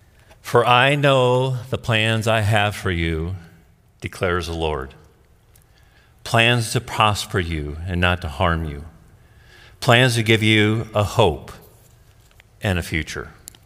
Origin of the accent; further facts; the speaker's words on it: Harlan, Indiana, United States; I was born and raised in Harlan, Indiana.